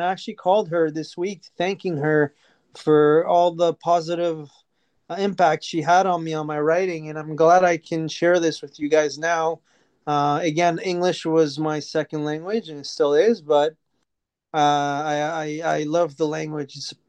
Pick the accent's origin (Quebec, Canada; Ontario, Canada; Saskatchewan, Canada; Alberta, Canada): Quebec, Canada; Montreal; also born or lived in Algeria; I was raised in Montreal, born in Algeria to a Romanian mom and Algerian dad.